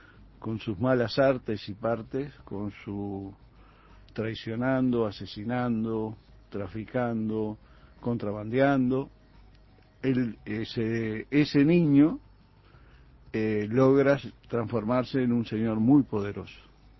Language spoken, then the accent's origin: Spanish; Lavalleja, Uruguay; Yo soy de La Valleja, pero tengo una casa en Punta del Diablo y hace 30 años que conozco y que voy muy seguido.